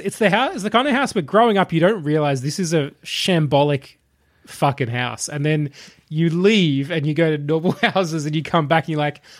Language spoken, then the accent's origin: English; Traralgon, Victoria, Australia; for my own house growing up in Traralgon, we're a bit out of town. We were on about 6 acres